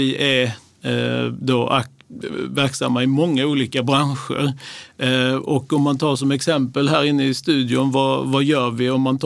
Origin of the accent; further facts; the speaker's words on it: Lund, Skåne, Sweden; now in Stockholm, Sweden; Ja, jag är 50 år, nyss fyllda, bor i Stockholm. Min bakgrund är att jag är uppväxt i Lund.